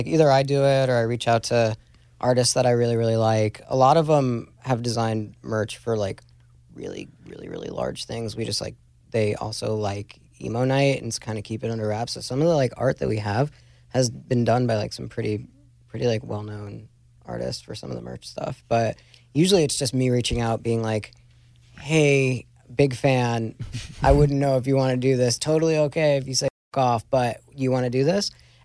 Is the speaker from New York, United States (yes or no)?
yes; New York, United States; No, I'm from New York, but I was like, okay.